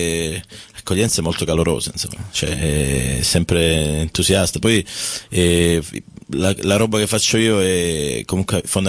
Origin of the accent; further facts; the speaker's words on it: Calabria, Italy; questo mi dà la possibilità di far parlare della Calabria, della mia terra